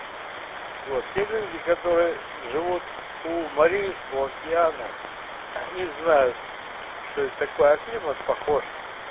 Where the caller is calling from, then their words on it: Novorossiysk, Krasnodar Krai, Russia; также город Новороссийск, привет.